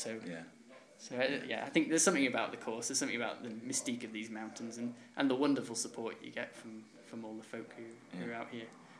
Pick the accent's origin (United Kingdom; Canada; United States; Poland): United Kingdom; Sedbergh, North West England; I was brought up in Sedbergh, which is just, you know, 17 miles down the road. I spent a lot of time in my childhood in the Yorkshire Dales running in these fells.